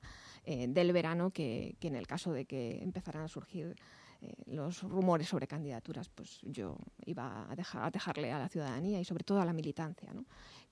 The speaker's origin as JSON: {"language": "Spanish", "region": "Community of Madrid", "country": "Spain", "tie": "born there", "said": "la Comunidad de Madrid, donde yo he nacido, he crecido políticamente y he desarrollado toda mi actividad."}